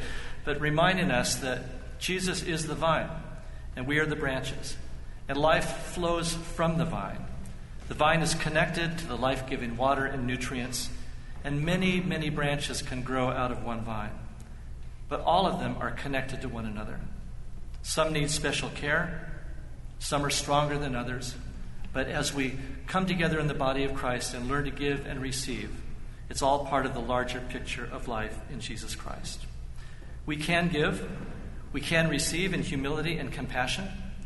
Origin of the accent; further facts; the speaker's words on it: California, United States; In my home state, California, in the northern areas, there are the great redwood forests.